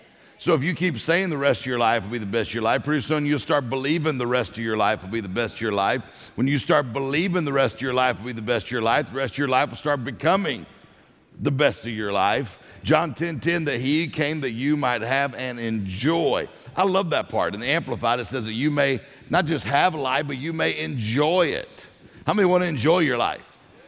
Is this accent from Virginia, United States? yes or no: no; Ocean Springs, Mississippi, United States; Pastor, I grew up in Mississippi, so this is my first time in 18 years to get to preach and get to speak in Mississippi. But all my family's from Meridian, and I grew up down near the coast, Ocean Springs.